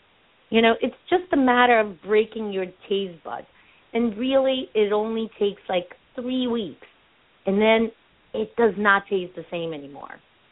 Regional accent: Ukraine; English is a second language; moved away; I was born in Ukraine. I was brought up eating a crepe with black caviar.

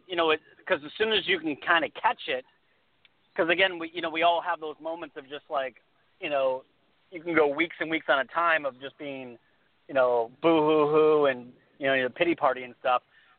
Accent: Detroit, Michigan, United States; I'm originally from the Detroit area, so I mean, I know, but it's not like Minnesota cold.

